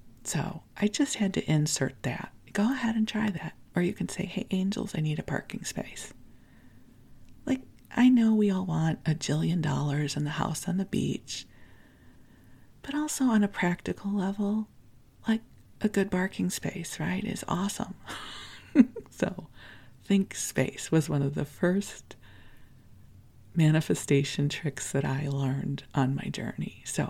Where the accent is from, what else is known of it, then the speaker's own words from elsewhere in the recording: Chicago, Illinois, United States; I grew up in Chicago and I could do this.